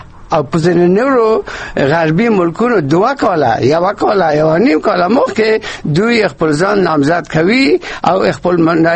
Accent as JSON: {"language": "Pashto", "region": "Kabul", "country": "Afghanistan", "said": "زه د کابل یم او"}